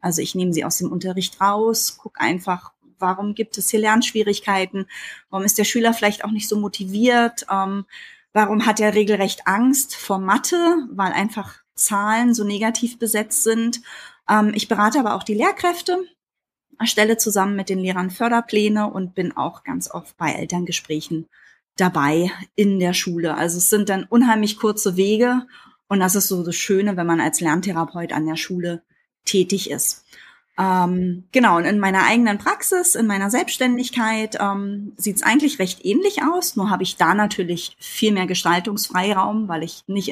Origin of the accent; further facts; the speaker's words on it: Berlin, Germany; born there; Ich bin gebürtige Berlinerin, war nach dem Abi ein Jahr in London